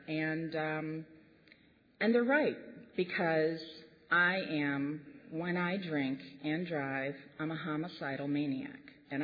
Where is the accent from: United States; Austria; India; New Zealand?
United States; New York; in moving back to my hometown, I have actually been able to heal things from my childhood. Just things with my parents or just, you know, being that selfish, self-centered kid growing up, quite honestly. And that's a gift. But part of the thing, you know, wintertime in New York, upstate New York